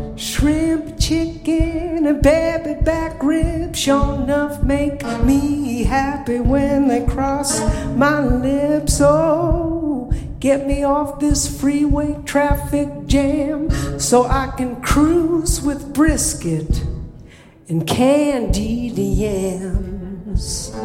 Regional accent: Chicago, Illinois, United States; born there; I was born in Chicago, just like the song, right?

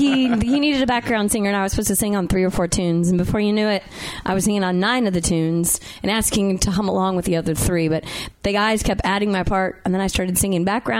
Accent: Austin, Texas, United States; We're from Austin, Texas.

